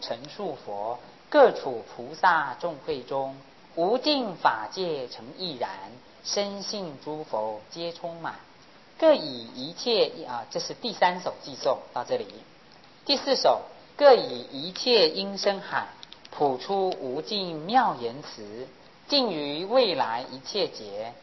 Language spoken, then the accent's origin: Chinese; China; 我们中国人讲引恶扬善嘛，扬善一定要合乎圣人之德啊